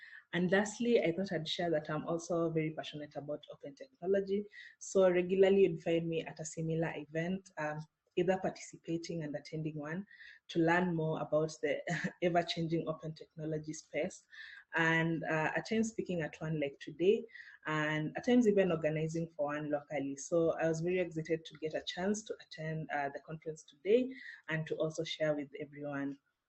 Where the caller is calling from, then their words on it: Nairobi, Kenya; I am joining in from Nairobi, Kenya.